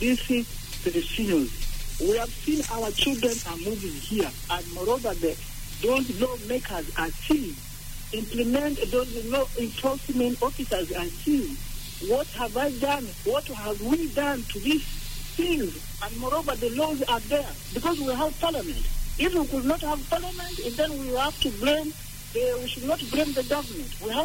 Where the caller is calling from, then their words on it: Juba, Central Equatoria, South Sudan; Yeah, I'm in Konyokonyo.